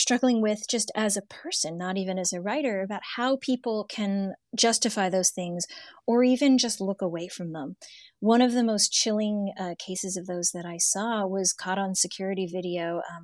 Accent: Ohio, United States; that I'm not from here or that I don't belong, even though I grew up in Ohio.

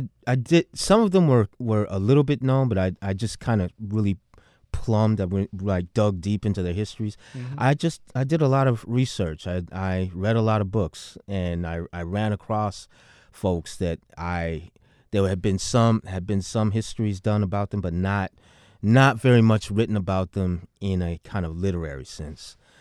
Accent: Detroit, Michigan, United States; born there; also born or lived in Chicago, United States; my second home is Chicago, and I was born in Detroit, then I spent about 18 years in Chicago

